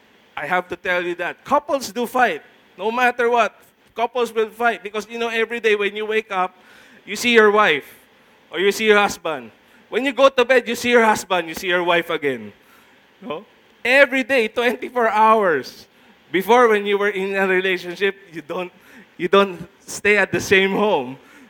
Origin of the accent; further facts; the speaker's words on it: Philippines; You know, in the Philippines, besides, I'm a Filipino.